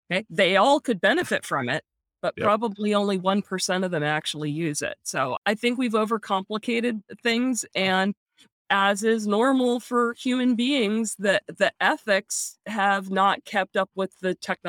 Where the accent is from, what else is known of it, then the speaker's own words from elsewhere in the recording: California, United States; So yeah, growing up in Silicon Valley turned out to be a real advantage from that perspective